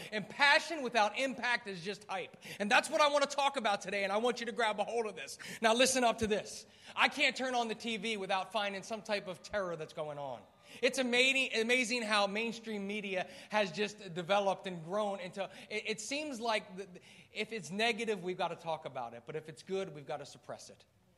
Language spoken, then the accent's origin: English; New Jersey, United States; For those of you who don't know, I am from New Jersey. I'm married. I've got three kids